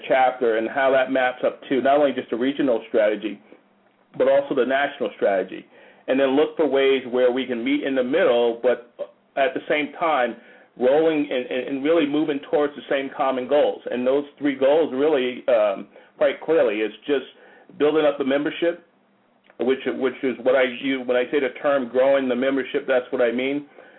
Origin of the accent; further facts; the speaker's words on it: Paterson, New Jersey, United States; moved away as an adult; now in Atlanta, United States; I'm from Jersey. I grew up in Paterson, New Jersey.